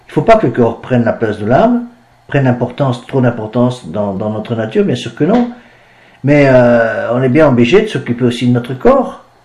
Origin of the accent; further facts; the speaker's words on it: France; C'est vrai qu'on est français, qu'il faut être fier de notre pays, c'est sûr.